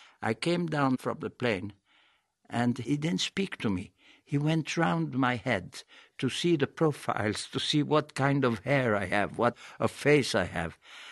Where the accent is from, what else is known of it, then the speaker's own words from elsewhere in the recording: Egypt; English is a second language; I came from Egypt. I could believe myself at talking to this brilliant, extraordinary good director.